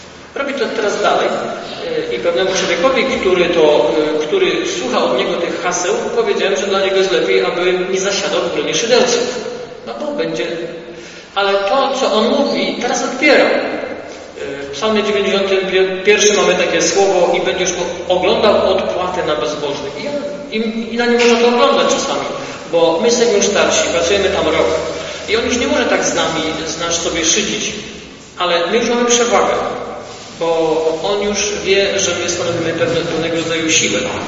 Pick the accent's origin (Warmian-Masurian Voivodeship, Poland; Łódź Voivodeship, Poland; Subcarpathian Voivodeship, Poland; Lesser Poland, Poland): Subcarpathian Voivodeship, Poland; born there; Ja urodziłem się w części rzeszowskiej